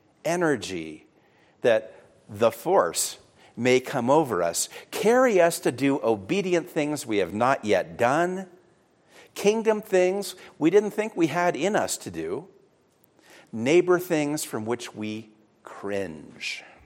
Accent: United States; one of the things that was especially moving for us was being an American in a city that had experienced something so profoundly devastating

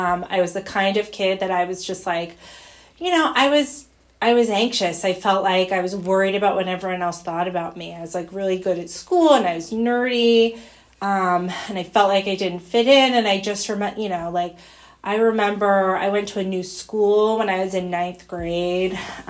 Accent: Wayland, Massachusetts, United States; So I grew up in Wayland, Massachusetts, pretty close to here.

